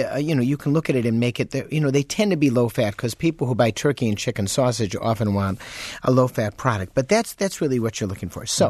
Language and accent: English; Chicago, Illinois, United States; when I go back to my hometown of Chicago, we'll go to a place called Francis's Restaurant